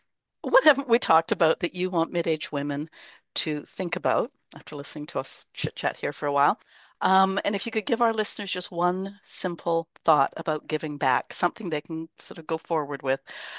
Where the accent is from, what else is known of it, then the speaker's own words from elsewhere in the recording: Canada; You're Canadian, I'm Canadian.